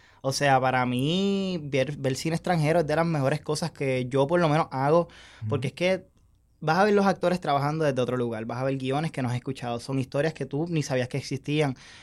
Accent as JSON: {"language": "Spanish", "country": "Puerto Rico"}